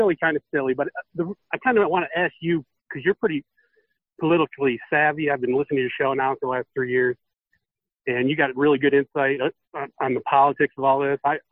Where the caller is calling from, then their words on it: Michigan, United States; from Michigan.